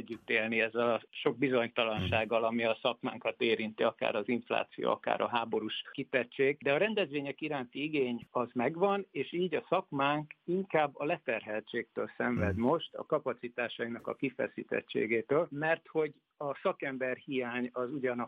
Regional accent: Pécs, Baranya, Hungary; visszatértem a Szüke Pátriámba, Pécsi, ugyanis Pécsről származom

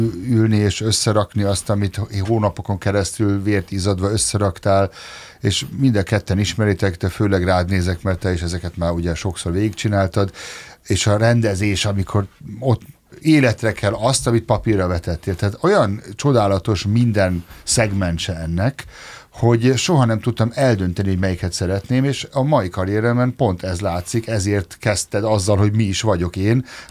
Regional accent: Germany; now in Hungary; de én nem visszajöttem Magyarországra, hiszen Németországban nőttem fel

